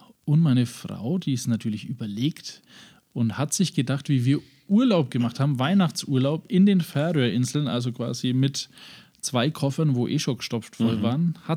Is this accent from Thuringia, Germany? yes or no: no; Bavaria, Germany; Ich bin ja Franke.